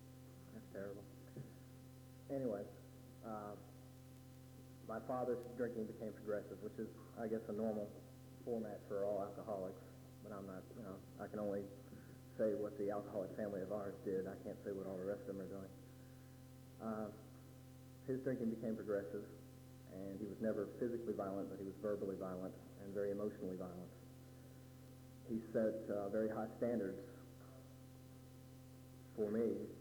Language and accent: English; Silver Spring, Maryland, United States; born there; I was born in Maryland, like I said, in Silver Springs area, which is a suburb of Washington, D.C.